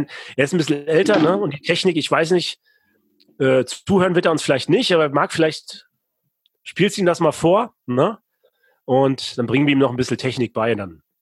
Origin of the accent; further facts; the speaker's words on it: Rostock, Mecklenburg-Vorpommern, Germany; Ich komme aus Rostock, Warnemünde, der beste Strand Deutschlands.